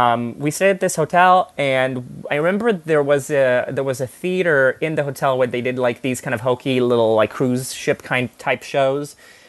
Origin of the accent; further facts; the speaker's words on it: Israel; one of the things I would say about growing up in Israel